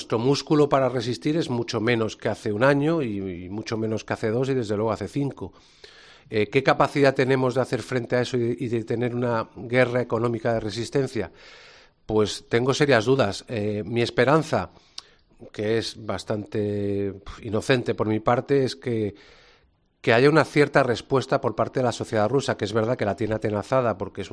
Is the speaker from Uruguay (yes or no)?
no; Spain; como ciudadano español